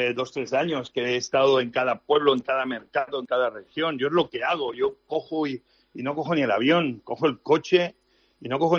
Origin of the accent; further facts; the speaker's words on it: Catalonia, Spain; also born or lived in Asturias; Yo crecí en Cataluña. Yo mi edad de niño adulta la viví aprendiendo catalán y viviendo en una Cataluña maravillosa